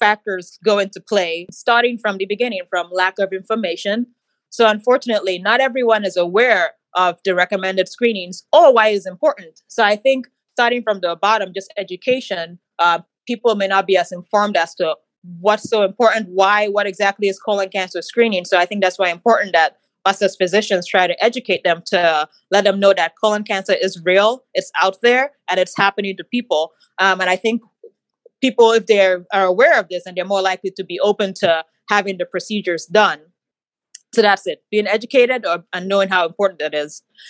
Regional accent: Nigeria; So I'm actually a Nigerian. So my favorite food is a Nigerian food called jollof rice.

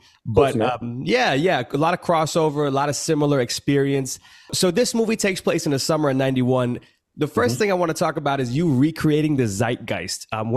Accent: New York City, New York, United States; I grew up in New York and cutting ass on each other is just how we show love

